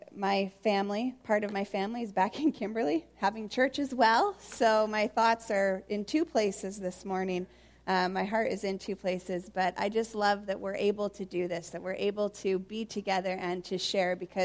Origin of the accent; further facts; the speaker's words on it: Yakima, Washington, United States; moved away as an adult; now in Canada; But I grew up actually in Yakima, Washington in the United States. I am an American who loves Canada.